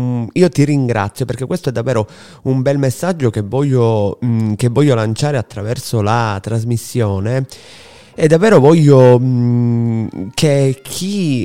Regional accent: Sicily, Italy; Sono siciliano come te, anche se siamo da due parti della Sicilia differenti, ma sono siciliano come te

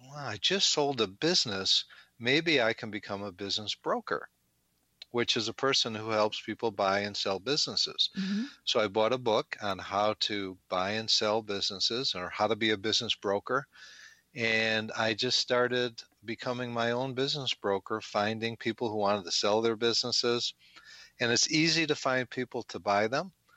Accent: Chicago, Illinois, United States; I'm from the Chicago area

